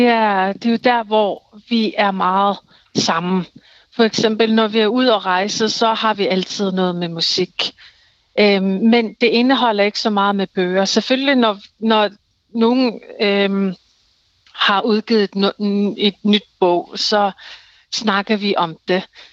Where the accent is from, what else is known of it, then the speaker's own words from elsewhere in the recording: Greenland; mig som grønlænder, jeg er vokset op, hvor vi altid sejlede og fiskede, og hvor vi spiser det, naturen har i de der årstider.